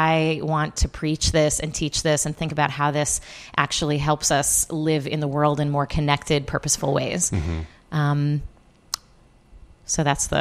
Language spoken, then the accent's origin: English; Chicago, Illinois, United States; moved away as an adult; also born or lived in California; I am from Chicago. I love this city. I grew up mostly on the South Side. And, you know, strangely, I moved to California for college, and then rabbinical school I did in Los Angeles.